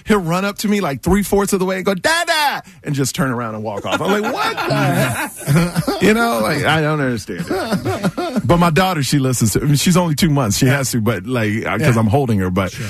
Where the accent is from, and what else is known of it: Houston, Texas, United States; born or raised there